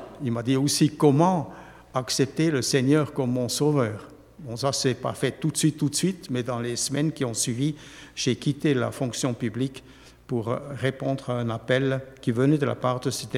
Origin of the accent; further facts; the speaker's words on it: Switzerland; l'Église réformée où j'ai grandi en Suisse.